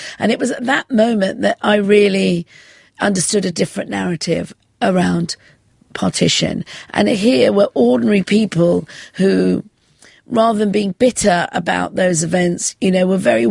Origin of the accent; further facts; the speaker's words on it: London, United Kingdom; Growing up in London, I'd always yearned for some sense of an ancestral place. But my homeland, which was the foothills of the Himalayas in India, was, of course, now Pakistan.